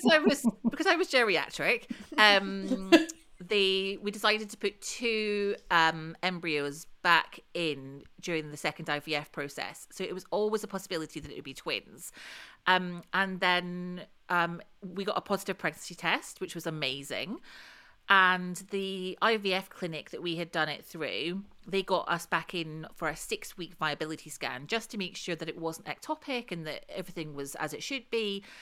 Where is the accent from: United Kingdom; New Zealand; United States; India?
United Kingdom; Scotland; accent: Scottish; Yeah, my accent definitely got stronger, as hers tends to when she's talking to someone who's Scottish. I suddenly got very Scottish talking to her.